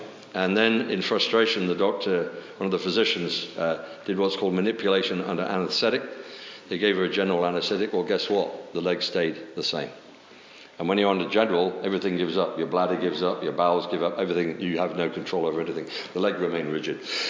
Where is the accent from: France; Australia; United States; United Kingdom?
United Kingdom; England; but I'm a cradle Anglican, obviously, being a Brit. We were raised in the church. My dad was church warden.